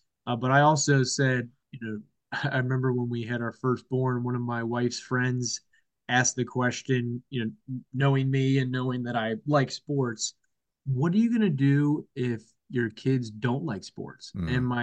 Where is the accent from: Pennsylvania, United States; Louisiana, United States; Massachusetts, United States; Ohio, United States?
Ohio, United States; Cincinnati; I didn't ski when I was little, just growing up in Cincinnati, not too many mountains around.